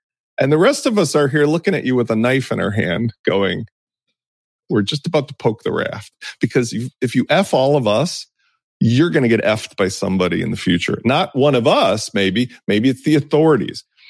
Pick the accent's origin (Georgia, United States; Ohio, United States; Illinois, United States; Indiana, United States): Illinois, United States; Chicago; I come from a practical background. I'm from Chicago.